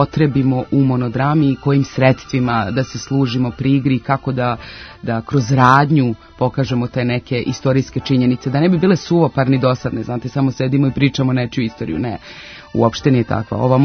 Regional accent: Gornji Milanovac, Šumadija and Western Serbia, Serbia; ona je rođena u Gornjem Milanovcu. To je inače moj rodni grad

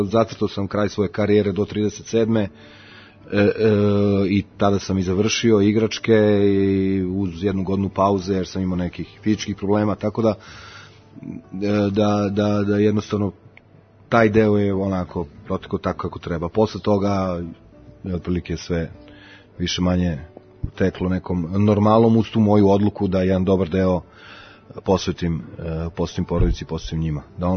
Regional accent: Belgrade, Serbia; ja kao neki stari, onaj koji sam odrastao ovde u Beogradu

